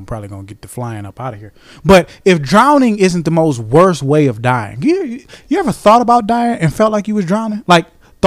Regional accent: Cleveland, Ohio, United States; I was in Vegas in July, and they were like, "Where you from?" I was like, "I'm from Cleveland."

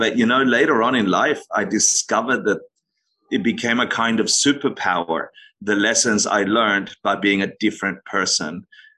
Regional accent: Australia; also born or lived in Argentina; I was born in Argentina and grew up in Australia.

